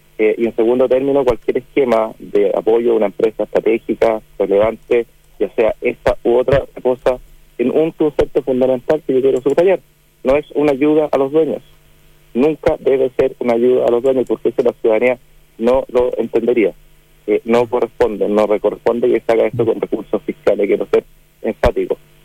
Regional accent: Chile

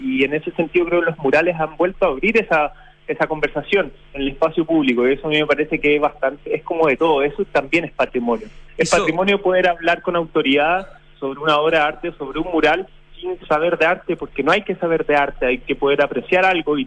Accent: Chile; yo soy chileno, pero soy hijo, o sea, mi abuela llegó de afuera, ¿entiendes? Yo soy tercera generación, pero de inmigrante, pero soy súper chileno.

